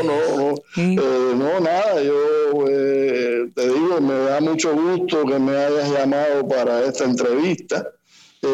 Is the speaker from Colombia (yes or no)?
no; Cuba; moved away; Yo aprendí música después que me fui de Cuba.